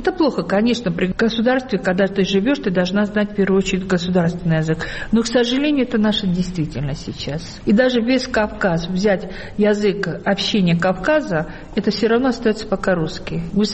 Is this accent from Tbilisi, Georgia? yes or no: yes; Tbilisi, Georgia